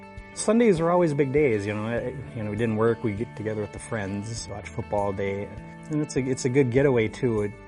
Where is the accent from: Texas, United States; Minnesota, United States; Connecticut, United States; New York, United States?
Minnesota, United States; Duluth; I grew up in Duluth, Minnesota. You know, the border rivalry was always big up, you know, Duluth and Superior. So I definitely grew up hating the Packers. In the early 90s, I moved down to the cities.